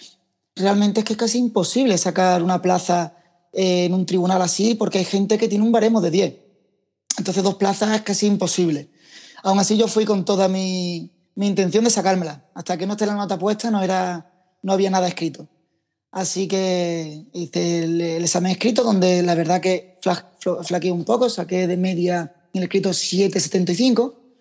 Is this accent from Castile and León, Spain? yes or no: no; Málaga, Andalusia, Spain; yo soy de Málaga, pero sabía que tenía que salir fuera